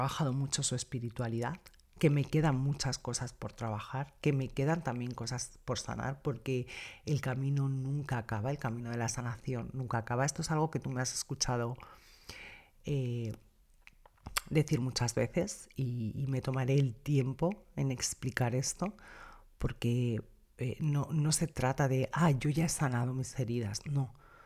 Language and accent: Spanish; Madrid, Community of Madrid, Spain; born there; moved away as an adult; decidí que había acabado un ciclo en Madrid, Yo nací en Madrid